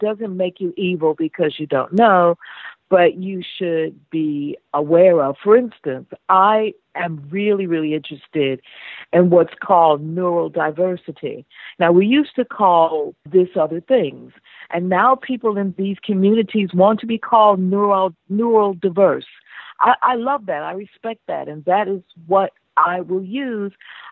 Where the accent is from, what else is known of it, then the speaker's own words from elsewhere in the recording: United States; I'm American. I'm African-American.